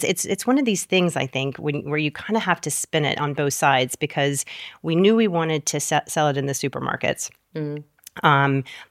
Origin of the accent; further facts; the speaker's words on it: United States; so I'm obviously American, but very English recipes.